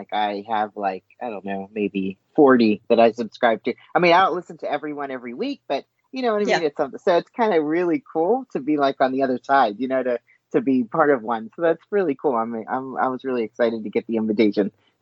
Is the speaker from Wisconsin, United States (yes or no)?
no; Pittsburgh, Pennsylvania, United States; moved away as an adult; But yeah, I'm originally from Pittsburgh and I moved down here. I think I was like 20-ish, maybe 19. No, 20. I think I was I was 20 when I first moved down.